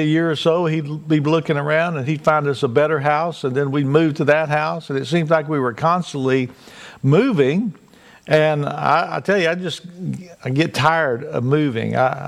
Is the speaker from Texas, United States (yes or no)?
yes; Texas, United States; as a kid growing up in Texas, out in West Texas, I remember we never locked the doors.